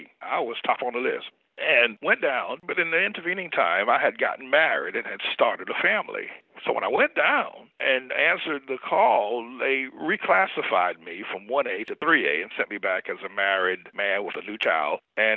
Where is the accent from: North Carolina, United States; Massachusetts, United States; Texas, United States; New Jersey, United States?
North Carolina, United States; The small town I grew up in North Carolina, the sheriff was white, all the police officers were white, all the deputies were white.